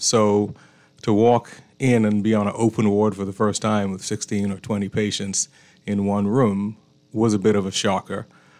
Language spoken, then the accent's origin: English; Nassau, New Providence, Bahamas; also born or lived in Virginia, United States / Philadelphia, United States; as you know, so that's a proud Ragged Island name. Born and raised in Nassau. Went to school at St. Andrews.